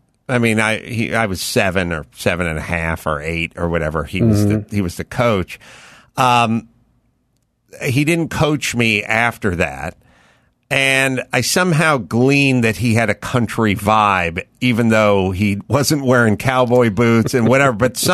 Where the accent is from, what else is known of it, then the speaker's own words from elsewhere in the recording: North Hollywood, California, United States; That was very exotic to me, just growing up in North Hollywood, not knowing anybody that even owned a pair of boots.